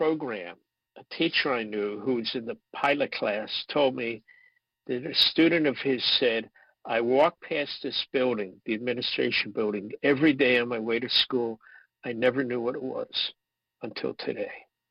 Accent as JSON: {"language": "English", "town": "New York City", "region": "New York", "country": "United States", "tie": "born or raised there", "said": "I grew up in New York City, and my parents didn't take us to the Empire State Building, the UN, or the Statue of Liberty."}